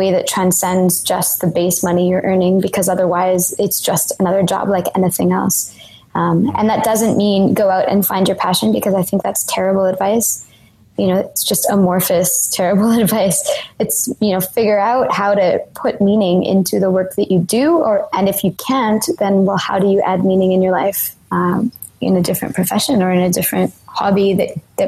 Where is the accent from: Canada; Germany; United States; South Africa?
Canada; And I had the benefit of being Canadian, so I didn't have the kind of school debt Americans have